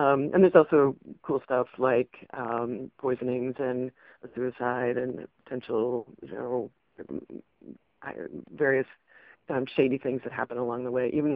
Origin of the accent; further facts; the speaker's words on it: Massachusetts, United States; moved away as an adult; also born or lived in Richmond, Indiana; It's about when I moved from Massachusetts, where I'm from, to East Central Indiana and took a job in a rose growing greenhouse.